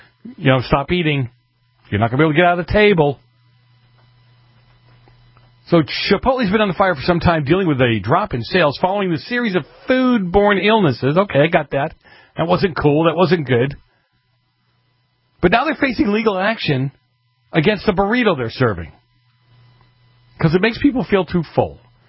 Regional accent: Boston, Massachusetts, United States; And John from oh my God, John from Boston, my hometown, Boston.

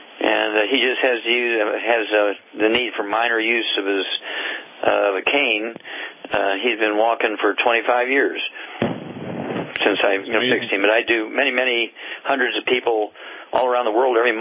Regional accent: Missouri, United States; And Chuck, let's go to Missouri, my home state.

